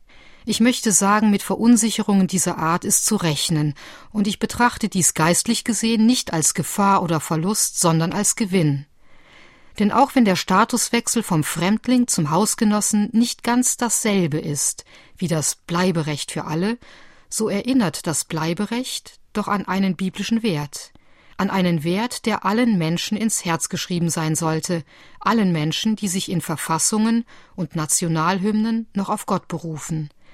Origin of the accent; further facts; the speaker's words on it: Rhineland, Germany; Verzeihen Sie, wir kommen aus dem Rheinland